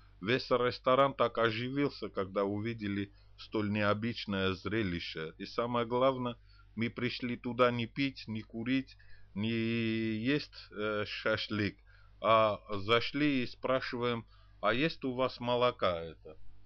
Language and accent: Russian; Lithuania; Я из Санакапраху, из Литвы